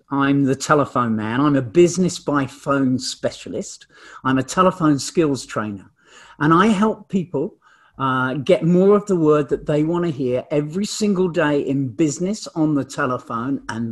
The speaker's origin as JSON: {"language": "English", "region": "England", "country": "United Kingdom", "moved": "as an adult", "lives_now": "New Zealand", "said": "I'm English, but I've been here in New Zealand, a resident for over 30 years"}